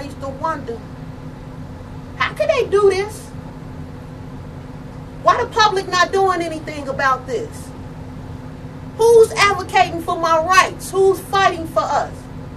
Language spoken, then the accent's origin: English; Chicago, Illinois, United States; As a black kid growing up here in America, south side of Chicago, I couldn't see my future.